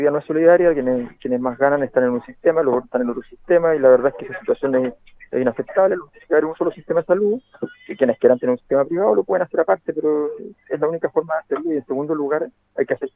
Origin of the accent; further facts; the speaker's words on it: La Cisterna, Santiago Metropolitan Region, Chile; born there; yo nací en la Cisterna, mi padre nació en Avenida La Feria